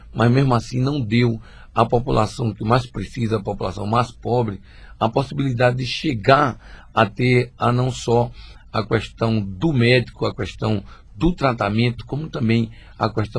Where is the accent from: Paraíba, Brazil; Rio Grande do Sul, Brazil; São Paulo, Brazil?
Paraíba, Brazil; Eu, que sou da Paraíba, sei exatamente as dificuldades que as pessoas têm de ter acesso ao médico